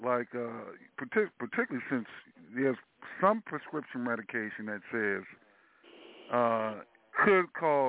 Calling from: Florida, United States; Yeah, L.A., Central Florida.

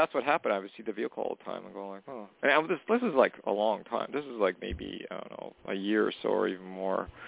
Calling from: Western Canada, Canada; I'm calling from Canada.

